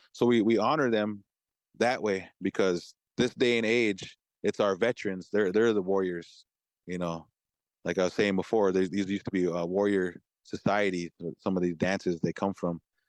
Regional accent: South Dakota, United States; moved away as an adult; now in Oneida, United States; And growing up in South Dakota, we didn't really have lacrosse over there. And then as soon as I come over to Oneida, Wisconsin, the Green Bay area over the last 20 years, I got to watch it.

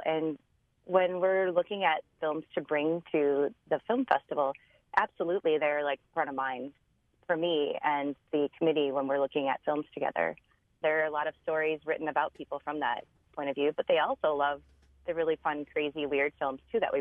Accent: Midwest, United States; And maybe it helps that I grew up in the Midwest as well.

